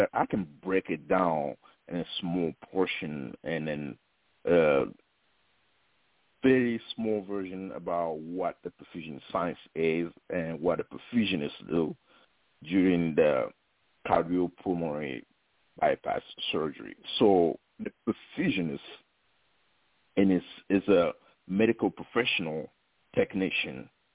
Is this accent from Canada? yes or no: no; Togo; now in United States; Growing up in West Africa, Togo, I have no idea there's anything called perfusion science.